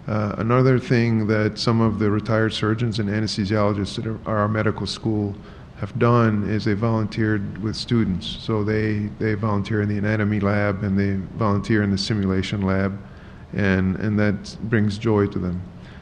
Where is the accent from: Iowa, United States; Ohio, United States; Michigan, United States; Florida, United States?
Michigan, United States; Grand Rapids; I come from Grand Rapids, where a lot of the physicians like to volunteer internationally.